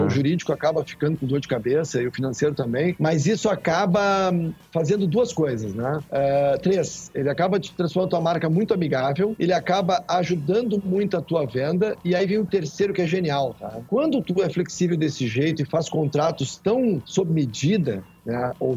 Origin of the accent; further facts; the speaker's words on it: Rio Grande do Sul, Brazil; A gente é gaúcho aqui.